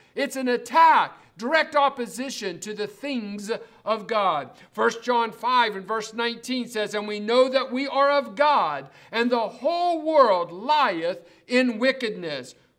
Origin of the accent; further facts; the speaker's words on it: West Virginia, United States; When I was a boy growing up in West Virginia, I learned a song